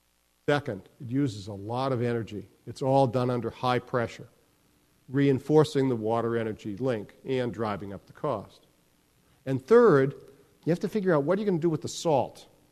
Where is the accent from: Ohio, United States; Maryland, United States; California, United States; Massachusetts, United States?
Massachusetts, United States; I grew up in Massachusetts.